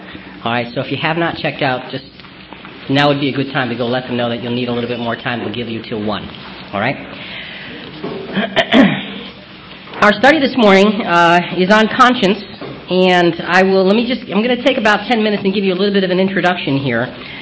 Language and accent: English; Connecticut, United States; I'm from Connecticut, I'm in California, and it took me a day to get here. 3,000 miles.